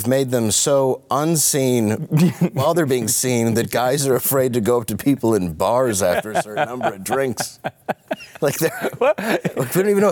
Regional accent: Detroit, Michigan, United States; Because I'm from Detroit, and I know a lot of black comics

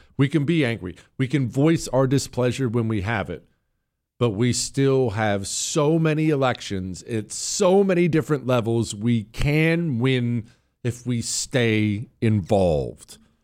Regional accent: Texas, United States; That in places like my home state of Texas, we had elections that were not well advertised.

